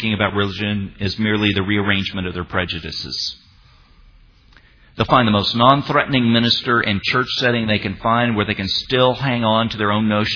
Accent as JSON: {"language": "English", "country": "Bulgaria", "said": "I'm from Bulgaria. Bulgaria used to be communist. I am not a communist."}